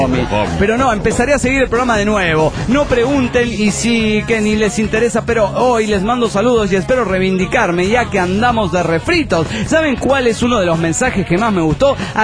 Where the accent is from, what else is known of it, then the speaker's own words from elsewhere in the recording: Liverpool, North West England, United Kingdom; de Liverpool, Inglaterra.